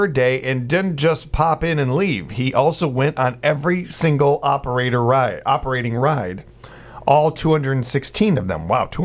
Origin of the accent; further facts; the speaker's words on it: United States; I honestly don't do this very often, but I'm being very American here. I knew about the American ones, and that's it.